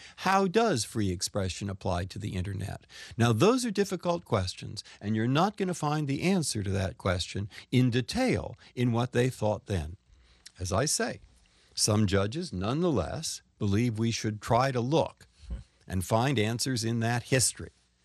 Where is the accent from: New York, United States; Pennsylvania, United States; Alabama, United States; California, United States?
California, United States; San Francisco; also born or lived in Boston; I grew up in San Francisco. I lived most of my life in Boston.